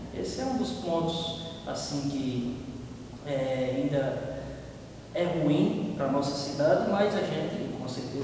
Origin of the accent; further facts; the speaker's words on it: Catolé do Rocha, Paraíba, Brazil; also born or lived in Lagoa; Inclusive, eu sou da cidade de Lagoa. Nasci em Lagoa, mas Catolé me adotou aqui, desde os 2 anos, 1 ano e 8 meses por aí. Eu vim para Catolé do Rocha.